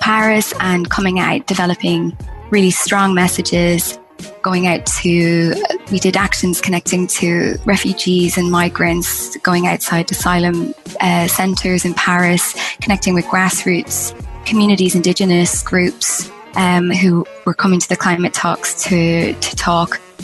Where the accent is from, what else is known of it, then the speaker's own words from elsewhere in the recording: Ireland; I'm originally from Ireland